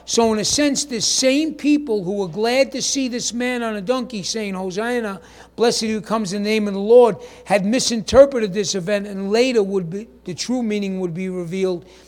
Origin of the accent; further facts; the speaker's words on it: New York, United States; I'm from New York. How do I know what a steed is?